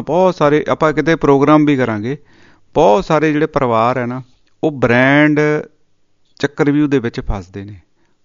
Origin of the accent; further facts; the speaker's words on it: Punjab, India; ਪੰਜਾਬ ਦੇ ਵਿੱਚ ਆਪਾਂ ਜੰਮੇ ਪਲੇ ਹਾਂ